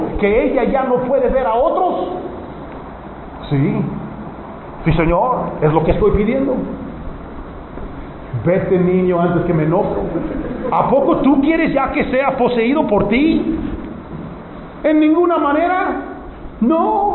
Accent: United States; Dicen que en mi país, Estados Unidos, mueren 1,5 millones de niños todos los años en el aborto.

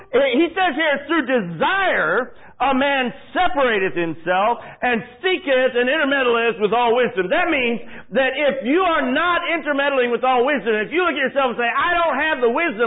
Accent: Michigan, United States; I had no trouble fitting in, even though I was from Michigan, of all the places in the world to be from. You know, up there where, you know, nobody's nice and it's cold

